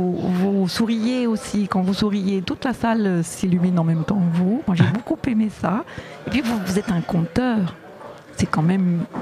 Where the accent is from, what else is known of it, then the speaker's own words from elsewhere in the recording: Cluny, Bourgogne-Franche-Comté, France; born there; Je suis natif de Cluny, c'est juste à côté.